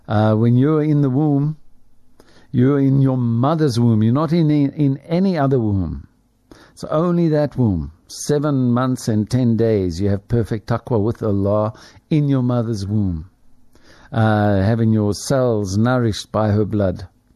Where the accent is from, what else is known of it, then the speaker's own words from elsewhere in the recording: Springs, Gauteng, South Africa; The family that I grew up in Springs, my hometown.